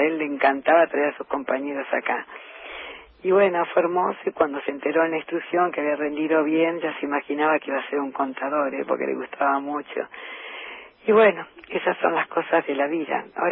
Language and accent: Spanish; Banfield, Buenos Aires Province, Argentina; se trajo a todos los compañeros de la capital, somos de Banfield.